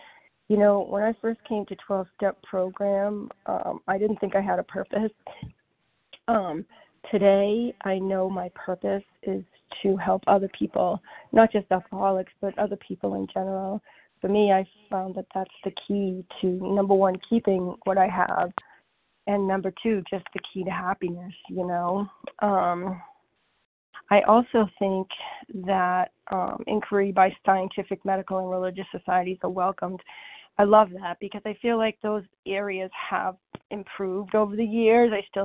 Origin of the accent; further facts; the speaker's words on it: Foxborough, Massachusetts, United States; I'm from Foxborough, Massachusetts, over here.